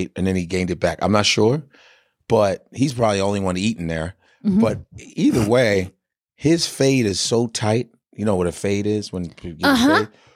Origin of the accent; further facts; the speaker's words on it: South Korea; I'm from Korea. Korea.